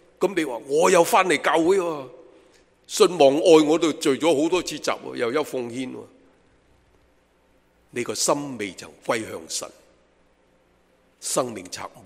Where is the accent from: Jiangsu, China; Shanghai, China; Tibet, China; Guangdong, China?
Guangdong, China; 所以我们广东人 很明白什么去到最后都是讲鬼